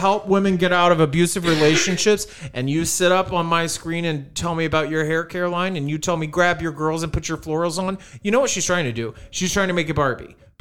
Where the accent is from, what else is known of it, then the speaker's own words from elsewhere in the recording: South Carolina, United States; Well, they got married in my home state, girl.